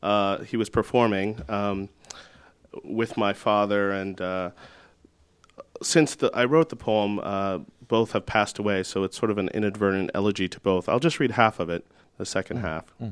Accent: Topeka, Kansas, United States; I grew up in Topeka, Kansas. Which is sort of both rural and I don't know if I'd call it urban, but it certainly was a great sort of big town full of small town people.

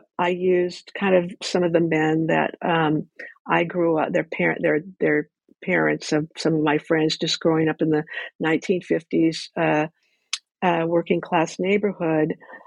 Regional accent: Ventura, California, United States; I grew up in Ventura

